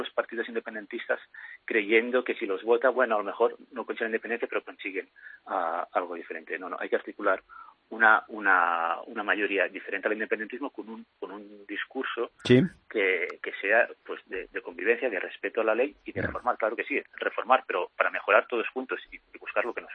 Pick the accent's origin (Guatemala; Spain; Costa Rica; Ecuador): Spain; Catalonia; una cosa es el independentismo y la otra somos los catalanes, que somos muchos más.